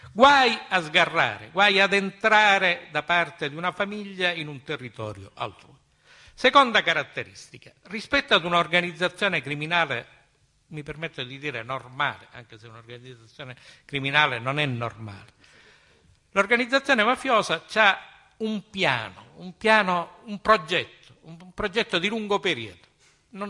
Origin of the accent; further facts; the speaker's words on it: Sicily, Italy; siamo siciliani, viviamo in Sicilia, lottiamo in Sicilia.